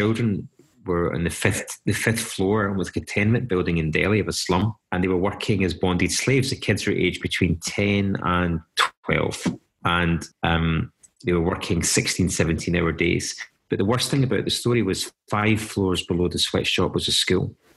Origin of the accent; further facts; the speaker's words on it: Paisley, Scotland, United Kingdom; growing up in Paisley was my family was split down the middle, half Catholic, half Protestant, which is quite a controversial mix. So I grew up in a very working class family.